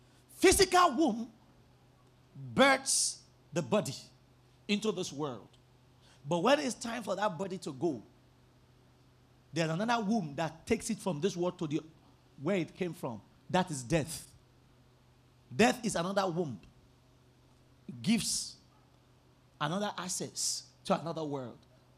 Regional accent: Bariga, Lagos, Nigeria; I grew up in Bariga. And Bariga is full of, and not just Bariga, the central part. I grew up in the Ilaje part of Bariga. So it's like the ghetto, it's like the Ajegunle of Bariga.

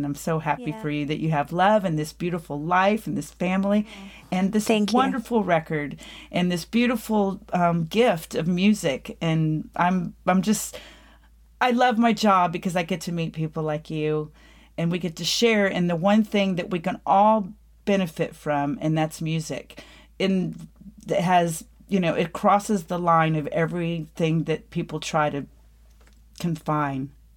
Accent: Houston, Texas, United States; born there; All the way from LA, but you know, I was born in Houston.

